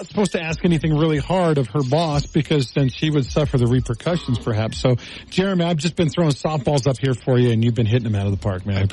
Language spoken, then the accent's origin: English; Texas, United States; So I grew up in Texas, so I wasn't around my grandpa up here in American Fork.